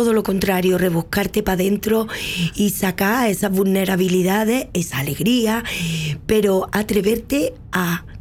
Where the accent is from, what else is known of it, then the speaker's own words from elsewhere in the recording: Andalusia, Spain; born there; si bien en mi país, donde nací en Andalucía, el flamenco está siempre, está en las calles, está en las casas